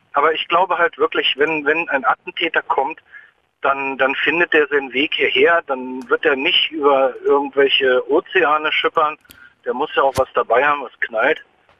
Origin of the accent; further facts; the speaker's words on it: Germany; wir haben ja sowieso als Deutsche immer ein Riesenproblem, auf irgendwas stolz zu sein, was mit unserem Land zu tun hat.